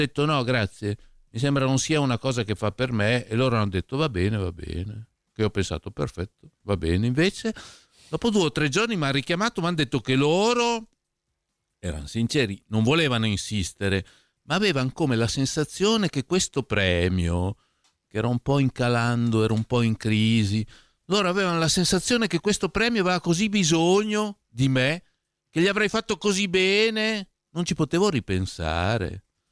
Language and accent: Italian; Parma, Emilia-Romagna, Italy; io sono di Parma